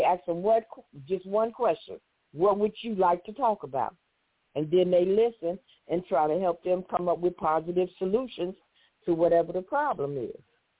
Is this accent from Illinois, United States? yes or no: yes; Chicago, Illinois, United States; I was born and raised right here in Chicago.